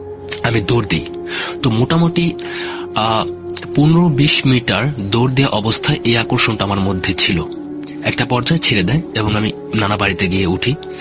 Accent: Jandi, Dhaka Division, Bangladesh; তো আমার মামা বাড়ি হচ্ছে সদরদি আর আমাদের বাড়ি হচ্ছে জান্দি। মানে ভাঙা বাজার থেকে আমার নানা বাড়িও যতটুকু দূর, ঠিক আমাদের বাড়িও ভাঙা বাজার থেকে ততটুকু দূর।

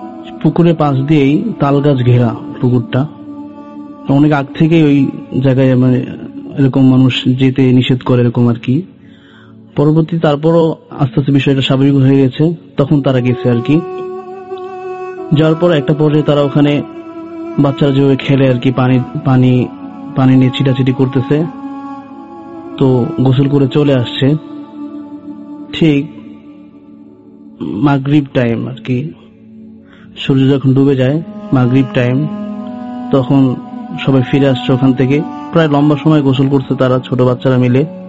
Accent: Chuadanga, Khulna Division, Bangladesh; আমরা বেড়াতে যাই আমার গ্রামের বাড়ি চুয়াডাঙ্গা, এবং আমরা দিননাথপুর গ্রামে থাকি।

